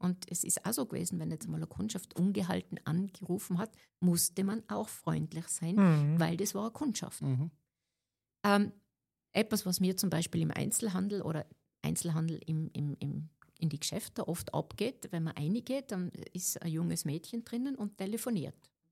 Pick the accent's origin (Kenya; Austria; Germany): Austria; Tyrol; auf meiner Vita steht, geboren und aufgewachsen in Tirol, schon früh gelernt, auf Berge zu kraxeln.